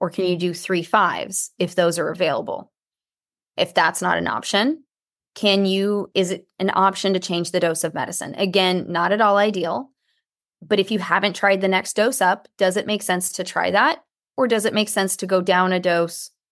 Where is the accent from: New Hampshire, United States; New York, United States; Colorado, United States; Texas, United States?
Texas, United States; And yes, I'm from Texas. That's where that analogy comes from.